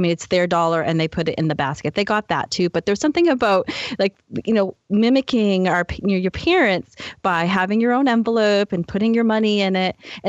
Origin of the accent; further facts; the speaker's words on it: Boston, Massachusetts, United States; accent: Boston; That's C-H-I-M-E, if you can't understand with my lovely Boston accent.